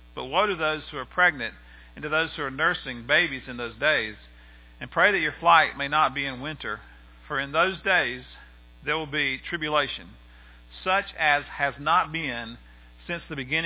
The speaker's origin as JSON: {"language": "English", "town": "Americus", "region": "Georgia", "country": "United States", "said": "I remember even as a small kid, I was from Americus, and so we thought Jimmy Carter, we met Jimmy Carter, we knew Jimmy Carter"}